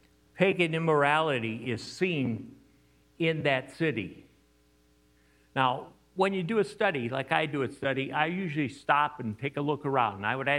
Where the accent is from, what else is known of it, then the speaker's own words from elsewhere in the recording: Chicago, Illinois, United States; I'm a northern boy, as you could tell. I'm a transplant from Chicago, Illinois. So I had a big city background.